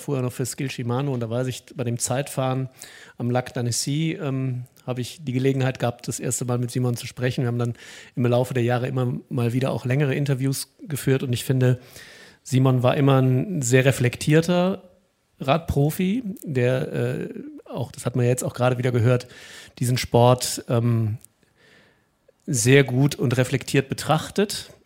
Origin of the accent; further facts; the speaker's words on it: Frankfurt, Hesse, Germany; in meiner Heimatstadt Frankfurt